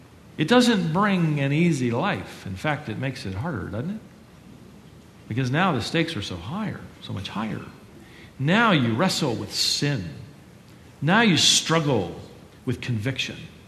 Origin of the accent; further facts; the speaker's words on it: England, United Kingdom; In fact, we as English people use it.